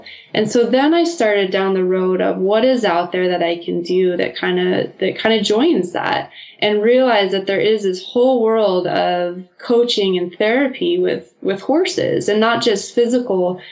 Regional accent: Arizona, United States; So I grew up in Arizona, always had horses in my life since I was a little girl.

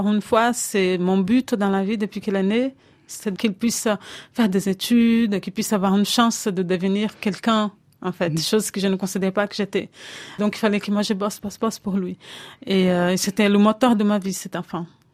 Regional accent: Brazil; French is a second language; moved away as an adult; now in France; quand j'ai quitté le Brésil, j'ai laissé un enfant derrière moi. Je pouvais pas l'amener avec moi. En fait, venir en France, c'était pouvoir l'offrir un avenir, mais dans l'idée, c'est je viens, j'apprends à parler français

